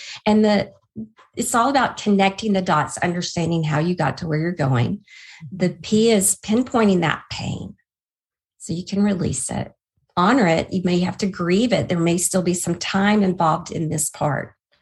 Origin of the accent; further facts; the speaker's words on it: Alabama, United States; I grew up in Alabama in the Bible Belt, and religion was a big part of my upbringing.